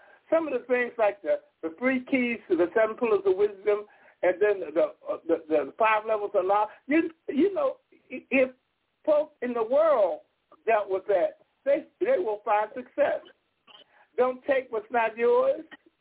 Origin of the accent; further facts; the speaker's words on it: Missouri, United States; I'm from Missouri. Don't tell me, show me.